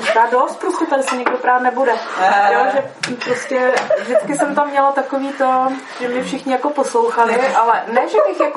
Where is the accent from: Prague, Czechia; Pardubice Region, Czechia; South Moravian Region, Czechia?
Prague, Czechia; Vlastně před barákem u nás v Karlině, tak my jsme taky bydleli v paneláku